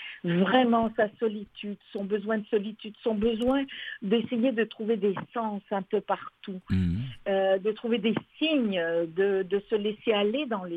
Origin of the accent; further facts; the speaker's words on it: Morocco; born there; Je suis née au Maroc, mais vraiment, je suis juive d'origine. Mais ma grand-mère était palestinienne, mon autre grand-père turc.